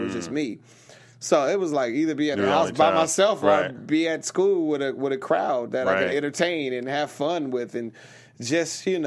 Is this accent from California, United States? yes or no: yes; Rialto, California, United States; I tell you one funny one, because I grew up in Rialto, the Vineyards, i.e., everybody know.